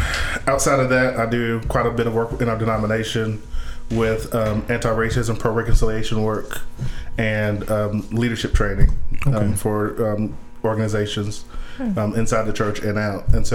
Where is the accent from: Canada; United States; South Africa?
United States; Florida; now in Roanoke, United States; Originally, I'm from South Florida, so I'm a transplant. Have lived here since July of 2002.